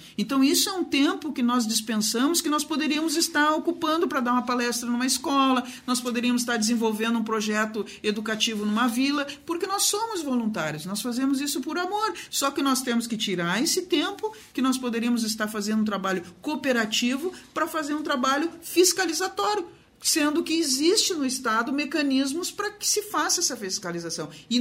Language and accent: Portuguese; São Borja, Rio Grande do Sul, Brazil; eu sou lá de São Borja e eu represento a Aspam